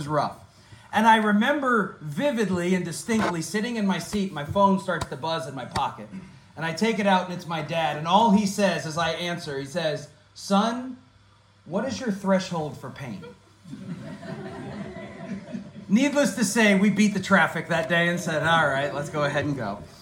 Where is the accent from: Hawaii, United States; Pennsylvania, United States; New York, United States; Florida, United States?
Florida, United States; Tampa; I grew up in Tampa being a huge Buccaneer fan.